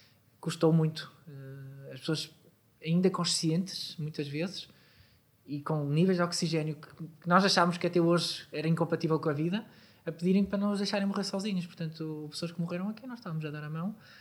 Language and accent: Portuguese; Vila Real, Portugal; Eu sou de Vila Real, tenho a minha família toda em Vila Real.